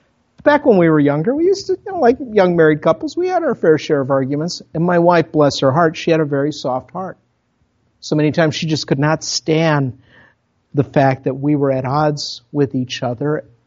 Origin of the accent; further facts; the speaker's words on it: Minnesota, United States; accent: Minnesota; But she's talking in Spanish, thinking that I'm from Minnesota. I've got a Minnesota accent.